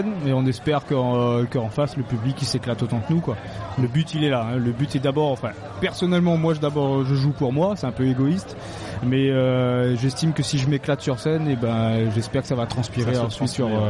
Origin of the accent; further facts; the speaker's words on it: Réunion, France; on est réunionnais, on est créole de pure souche.